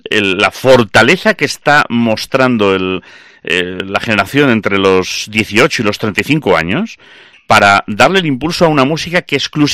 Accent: Galicia, Spain; yo soy gallego y se me saltan las lágrimas

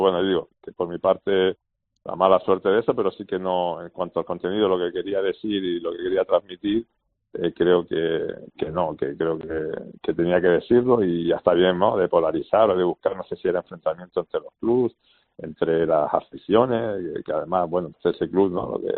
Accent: Canary Islands, Spain; Y luego que los que somos canarios sabemos que a las 10 de la mañana hace sol por todo nuestro viento

